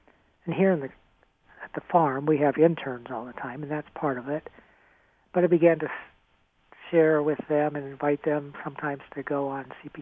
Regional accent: Ohio, United States; also born or lived in Michigan; now in North Manchester, United States; I grew up in Ohio and Michigan. We live presently for the last 37 years in North Manchester, Indiana, on a farm.

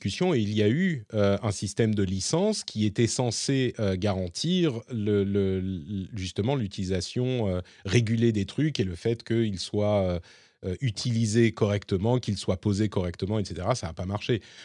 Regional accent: Paris, Île-de-France, France; j'ai grandi en tant que Parisien

